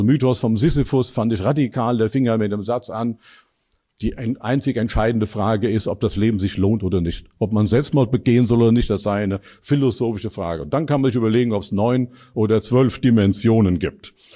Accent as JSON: {"language": "German", "town": "Dillenburg", "region": "Hesse", "country": "Germany", "said": "Ich komme aus Dillenburg, das ist eine kleine Stadt in Hessen. Das kann man dann bei mir merken, wenn ich Zischlaute gebrauchen würde."}